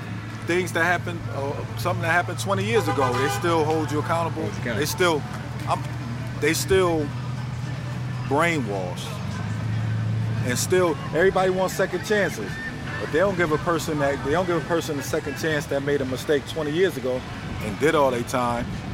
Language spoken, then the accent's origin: English; Buffalo, New York, United States; Yeah, I'm from Buffalo.